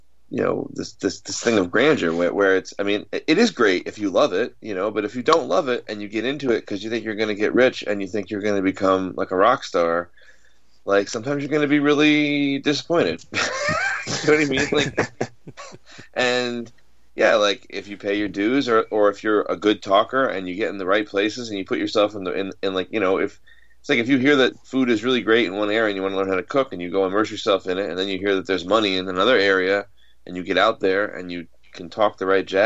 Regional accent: Ithaca, New York, United States; You know, I grew up in Ithaca

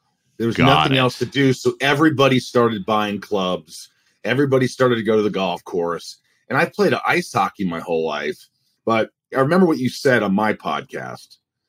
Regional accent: Newburgh, Indiana, United States; And we just landed in Newburg, Indiana, and thus began my life growing up in the Midwest.

